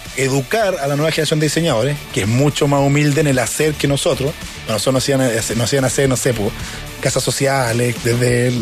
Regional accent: Chillán, Ñuble, Chile; now in Santiago, Chile; yo soy del sur, soy de Chillán, entonces siempre vivo Santiago.

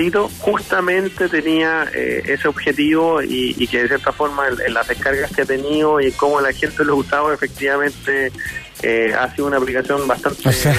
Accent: Chile; eso en el fondo lo hace no enorgullece en el fondo como chileno, considerando que es un personaje nacido acá.

